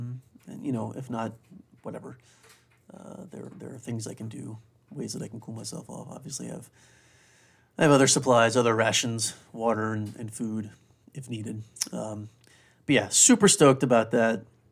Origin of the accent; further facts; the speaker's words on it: South Carolina, United States; understand that I grew up in South Carolina. I went to Clemson.